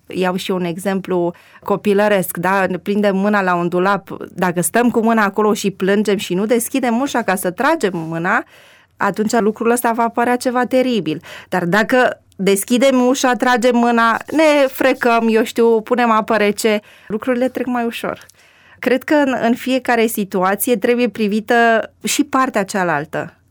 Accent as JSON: {"language": "Romanian", "town": "Mărgău", "region": "Cluj County", "country": "Romania", "tie": "born there", "said": "Mărgău este un sat foarte mic și pitoresc din Munții Apuseni, de la Huiedin, care este un orășel mic între Cluj și Oradea. Se mai merge aproximativ 20 de kilometri până în Mărgău și m-am născut"}